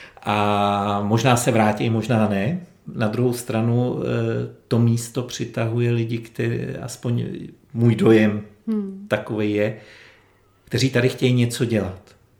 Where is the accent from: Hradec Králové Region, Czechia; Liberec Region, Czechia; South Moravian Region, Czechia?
Liberec Region, Czechia; Česká Lípa; now in Krásná Lípa, Czechia; já jsem rodák z České Lípy a já tvrdím, že tam je nádherně teplo.